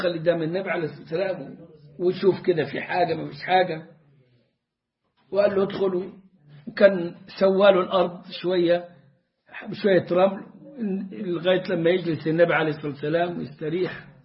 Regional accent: Egypt; accent: Egyptian; زي ما بنقول احنا في لهجتنا المصرية

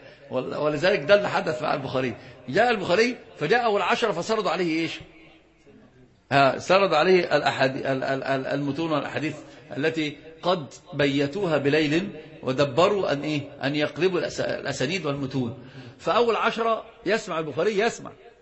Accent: Yemen; زي ما بيقولوا عندنا في اليمن

